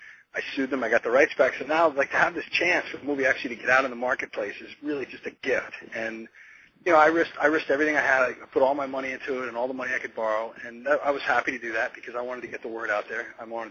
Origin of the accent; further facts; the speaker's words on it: New York, United States; In the winter of 2002, I'm a New Yorker